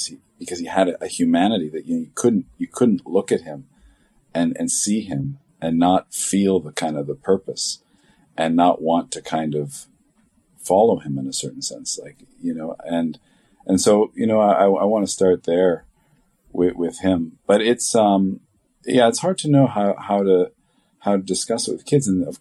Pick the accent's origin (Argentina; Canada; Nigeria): Canada; now in United States; As a Canadian